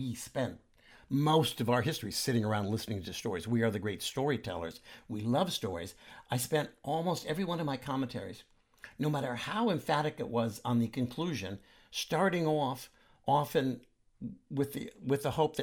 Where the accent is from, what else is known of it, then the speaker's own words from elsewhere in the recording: California, United States; now in New York, United States; Yes, I'm a Californian who lives in New York